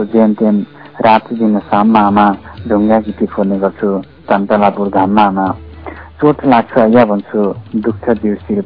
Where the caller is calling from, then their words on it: Butwal, Lumbini Province, Nepal; म बुटुलबाट